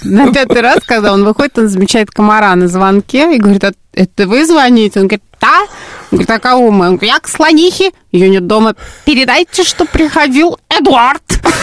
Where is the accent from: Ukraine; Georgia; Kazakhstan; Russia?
Russia; Saint Petersburg; Вот я из Петербурга, например.